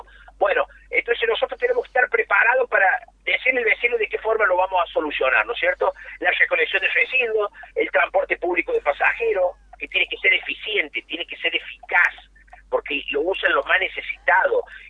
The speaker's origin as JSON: {"language": "Spanish", "region": "San Luis", "country": "Argentina", "tie": "born or raised there", "said": "Nací en San Luis, viví más de 30 años en San Luis, formé mi familia, tengo hijos viviendo en San Luis."}